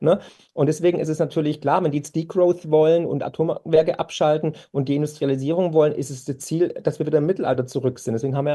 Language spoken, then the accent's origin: German; Waiblingen, Baden-Württemberg, Germany; Stihl kommt aus meiner Heimat, hier aus Waiblingen